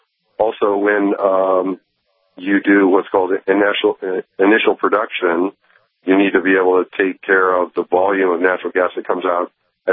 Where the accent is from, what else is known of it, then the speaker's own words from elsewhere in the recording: Denver, Colorado, United States; And I'm from Denver, so I think the Broncos by three.